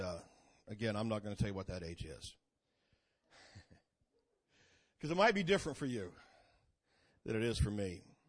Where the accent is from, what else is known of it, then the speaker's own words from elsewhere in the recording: Kansas City, Missouri, United States; I grew up in Kansas City with stories of Raiders Week and Lynn Dawson and all of those things.